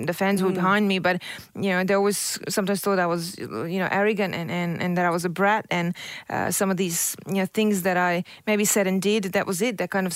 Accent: Sydney, New South Wales, Australia; I grew up in Sydney

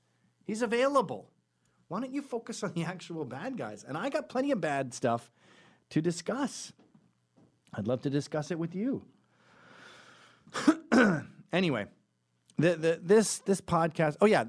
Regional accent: Scotland, United Kingdom; I'm Scottish

